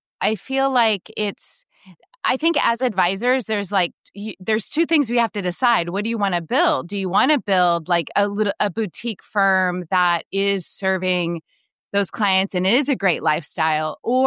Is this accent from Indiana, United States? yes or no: no; Seattle, Washington, United States; moved away as an adult; I moved to Oregon when I was 18, when I met my husband. I grew up in Seattle area